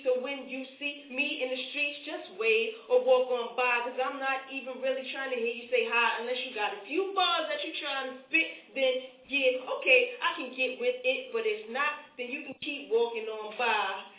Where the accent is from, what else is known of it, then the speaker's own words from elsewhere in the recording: Bronx, New York, United States; I'm from the Bronx. We've been here from the start.